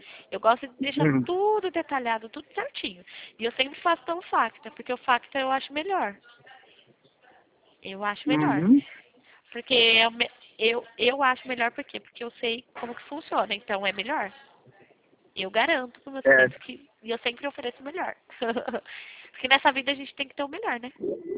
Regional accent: Leme, São Paulo, Brazil; Na cidade de Leme, interior de São Paulo.

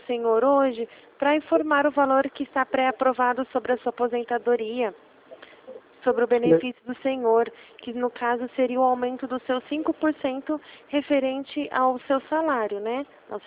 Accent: Ribeirão Preto, São Paulo, Brazil; Eu sou da cidade de Ribeirão Preto.

